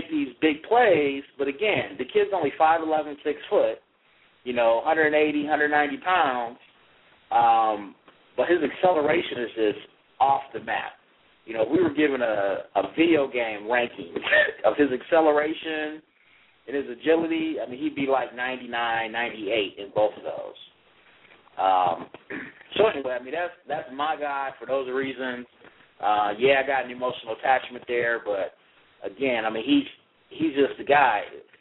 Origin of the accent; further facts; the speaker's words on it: Kalamazoo, Michigan, United States; he's from Kalamazoo. Yes, I'm also from Kalamazoo.